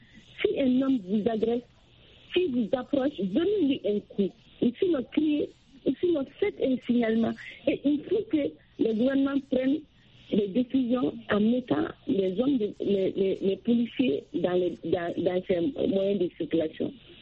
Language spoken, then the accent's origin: French; Mali; Moi, je pense que chez nous, au Mali